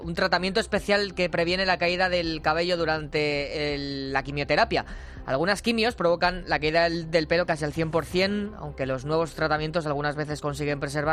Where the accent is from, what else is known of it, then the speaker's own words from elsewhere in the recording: Alicante, Valencian Community, Spain; Y nos vamos a mi tierra, nos vamos a Alicante.